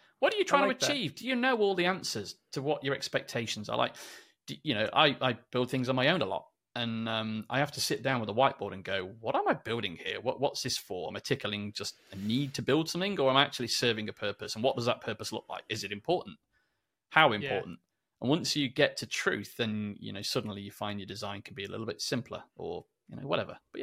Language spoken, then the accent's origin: English; England, United Kingdom; I'm English.